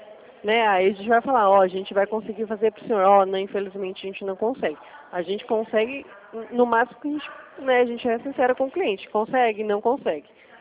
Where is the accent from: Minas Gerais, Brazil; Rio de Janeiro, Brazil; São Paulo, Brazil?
São Paulo, Brazil; Presidente Prudente; Eu sou aqui de Presidente Prudente, estado de São Paulo.